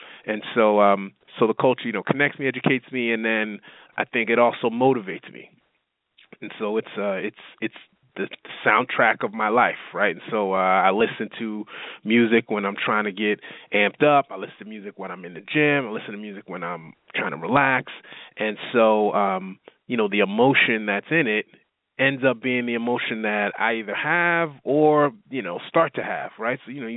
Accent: New York, United States; now in Texas, United States; I grew up in New York, right?

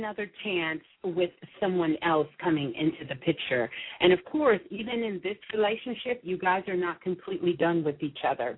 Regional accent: Brooklyn, New York, United States; I'm from Brooklyn. I'm from Brooklyn, Brooklyn.

